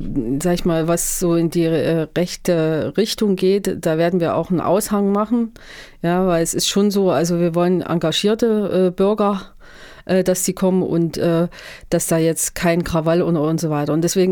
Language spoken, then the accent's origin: German; Erfurt, Thuringia, Germany; Ja, weil Erfurt meine Heimat und Geburtsstadt ist und wir Erfurter sind ganz liebes Völkchen